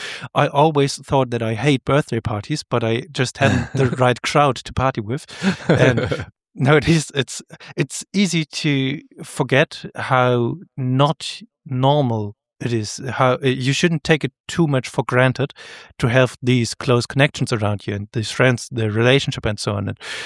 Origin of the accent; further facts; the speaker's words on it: Germany; accent: German; English is a second language; I try to avoid my German accent, but for sure I can do some translation for you or some recordings.